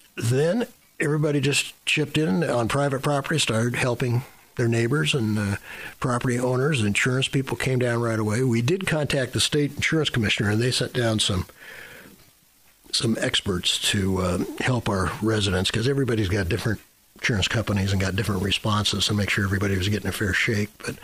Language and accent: English; Portland, Oregon, United States; It worries me because I grew up in Portland, and I've worked both in Portland and Seattle